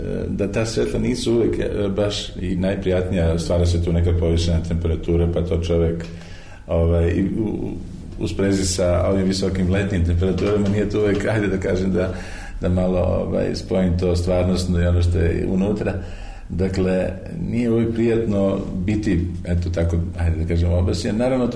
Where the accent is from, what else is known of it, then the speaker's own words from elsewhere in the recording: Kraljevo, Raška District, Serbia; born there; Ja sam rođen u Kraljevu